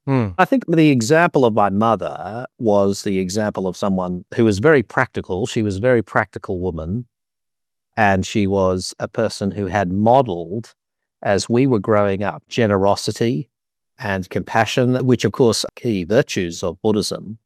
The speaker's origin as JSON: {"language": "English", "region": "London", "country": "United Kingdom", "tie": "born there", "said": "I was born in London"}